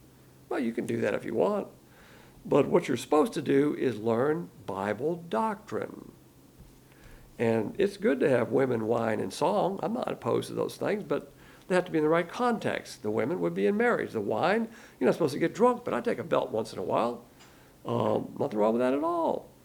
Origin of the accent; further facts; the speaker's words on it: the South, United States; I'm a Southerner. We look at it as a big plantation.